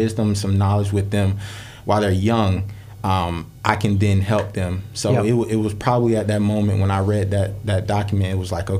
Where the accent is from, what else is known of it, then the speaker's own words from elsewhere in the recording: St. Petersburg, Florida, United States; I'm born and raised in St. Pete.